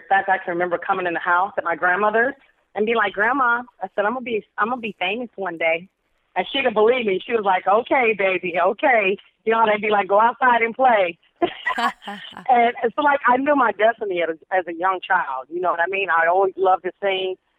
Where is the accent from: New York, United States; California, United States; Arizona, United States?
Arizona, United States; It's like I was this kid from Arizona, 21 years old, had never traveled the world like to that degree.